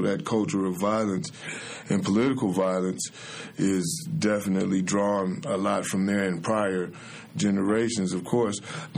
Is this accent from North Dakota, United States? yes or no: no; Romulus, Michigan, United States; I'm from Detroit, Michigan, particularly Romulus, Michigan.